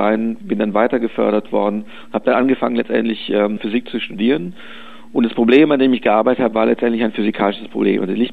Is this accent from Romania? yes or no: yes; Sântana, Arad County, Romania; Ich war leider nicht in Temeswar, ich war nur in Arad und in St. Anna, wo ich aufgewachsen bin. Es ist sicher ein Teil meiner Wurzel, das ist ohne Frage so.